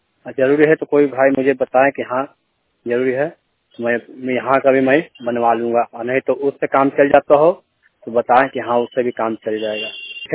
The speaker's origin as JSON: {"language": "Hindi", "town": "Patna", "region": "Bihar", "country": "India", "said": "जबकि मैं मेरा जिला पटना सिटी है लेकिन यहाँ का मेरे पास विकलांग सर्टिफिकेट नहीं है।"}